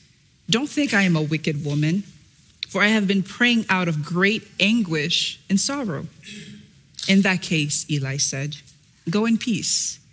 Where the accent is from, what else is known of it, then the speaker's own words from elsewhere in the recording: Florida, United States; born there; I'm originally from Haiti, and I was born here in the state of Florida.